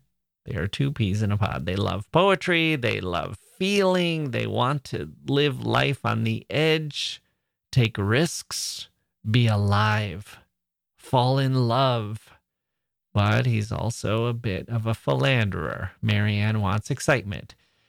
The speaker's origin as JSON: {"language": "English", "region": "Wisconsin", "country": "United States", "said": "\"The snow won't stop me, I'm from Wisconsin.\" Or maybe that's getting a little too personal"}